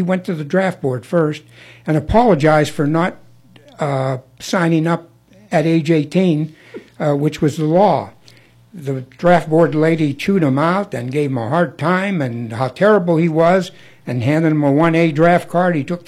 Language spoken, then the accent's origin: English; Hermony, Pennsylvania, United States; I grew up with him, actually. We're both from Westmoreland County, a little coal town called Hermony.